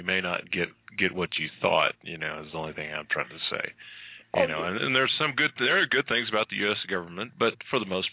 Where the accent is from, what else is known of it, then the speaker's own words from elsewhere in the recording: United States; but trust me, I thank God that I'm an American.